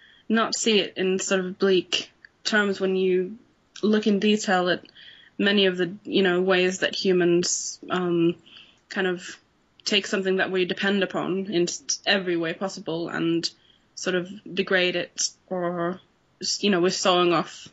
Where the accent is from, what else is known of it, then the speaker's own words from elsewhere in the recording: Vittua, Sweden; I'm Swedish. I was born in Sweden in a little village called Vittua, which is a little place of about 2,500 people or so in the woods with some lakes dotted around. It's very beautiful there.